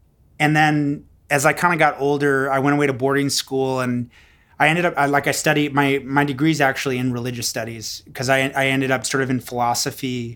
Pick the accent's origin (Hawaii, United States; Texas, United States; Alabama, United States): Texas, United States; Houston; And I grew up in Houston, so it's sort of like, I don't know, we both feel really at home here.